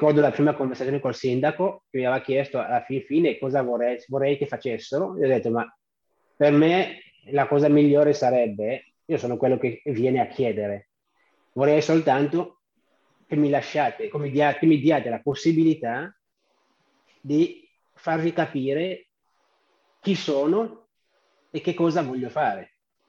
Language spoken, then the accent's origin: Italian; Cameroon; moved away; il mio paese quando partivo dal Camerun era il paese in via di sviluppo. Oggigiorno è sempre paese in via di sviluppo